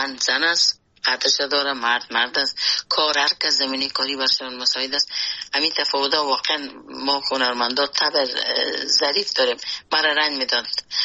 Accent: Afghanistan; افغانستان که در اوج بزرگ شدیم، در اوج کار کردیم

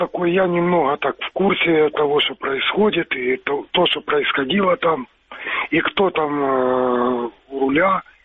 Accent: Luhansk, Luhansk Oblast, Ukraine; now in Kyiv, Ukraine; Я в данный момент живу в Киеве, сам из Луганска.

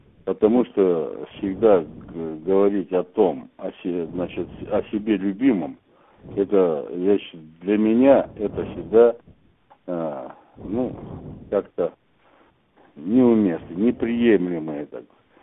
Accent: Kazakhstan; Так уж судьба мне сделала такой подарок, что в Казахстане я, как первооткрыватель космоса казах, я эти две даты отмечаю.

